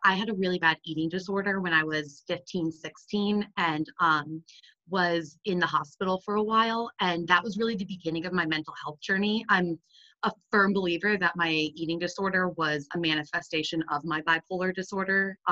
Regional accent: Dallas, Texas, United States; also born or lived in Washington, D.C.; now in Hanover, United States; So I'm from Dallas, Texas, right outside of Dallas. I went to University of Oklahoma, then I lived in DC for a while, and now I am at the Tuck School of Business at Dartmouth.

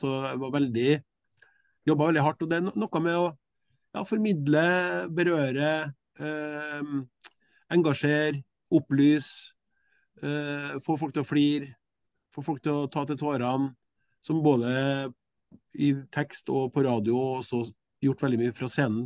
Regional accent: Klæbu, Trøndelag, Norway; så er jeg da født og oppvokst i Klæbu i Sør-Trøndelag. Og med foreldre fra Nord-Trøndelag.

